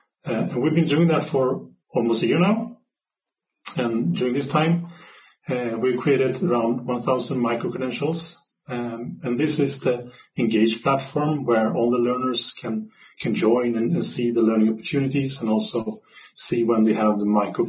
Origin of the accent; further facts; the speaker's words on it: Sweden; I'm from Sweden.